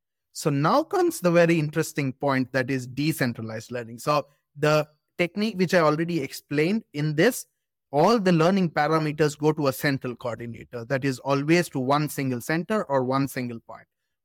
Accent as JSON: {"language": "English", "town": "Mangalore", "region": "Karnataka", "country": "India", "moved": "as an adult", "lives_now": "Germany", "said": "I come from Mangalore. This is a coastal town in India. So I did my electrical engineering in Mangalore itself. And then I came for my master's in smart system here to Germany."}